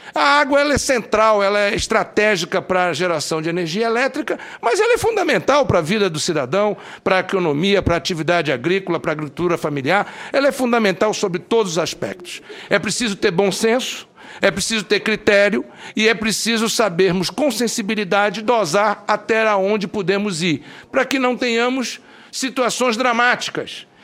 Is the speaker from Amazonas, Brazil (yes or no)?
yes; Amazonas, Brazil; Senhores, eu sou do Amazonas.